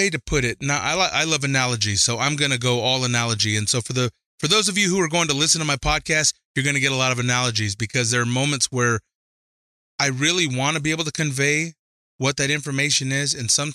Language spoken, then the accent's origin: English; Reno, Nevada, United States; I was born in Reno, Nevada, January 3rd, 1980. Mm-hmm. I was born here in the city.